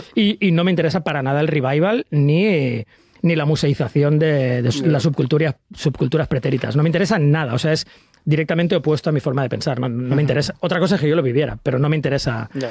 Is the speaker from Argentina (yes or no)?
no; Sant Boi de Llobregat, Catalonia, Spain; No, y aparte vengo de San Boy. Todo cerraba a las 9.